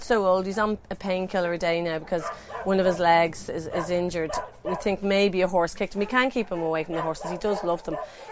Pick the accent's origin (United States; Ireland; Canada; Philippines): Ireland; Dublin, Leinster; No, I'm from Dublin.